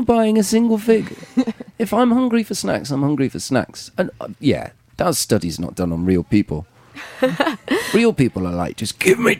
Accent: East Midlands, United Kingdom; So I grew up in Nottinghamshire

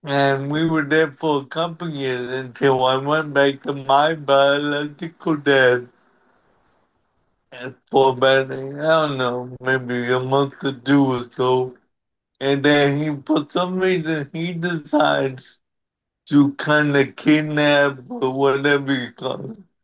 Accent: Pennsylvania, United States; born there; well, I was born in Pennsylvania with cerebral palsy, which is a disability.

